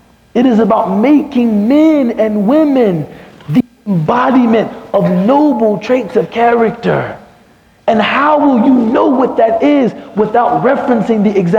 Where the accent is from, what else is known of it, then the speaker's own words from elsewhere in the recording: Chicago, Illinois, United States; I'm from Chicago, he may be nervous.